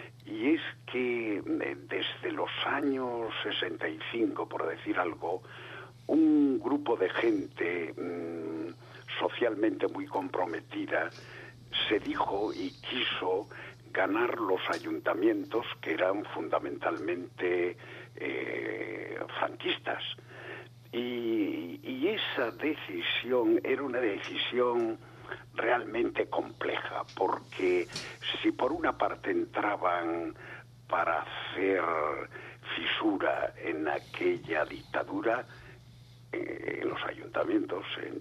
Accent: Galicia, Spain; born there; now in Bergara, Spain; yo nací en Galicia y anduve por todo el estado estudiando y caí en Vergara hace 50 años.

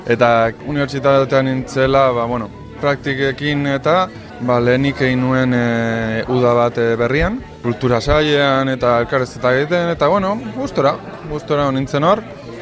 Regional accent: Irun, Basque Country, Spain; irundarra naiz, eta kazetaria berez

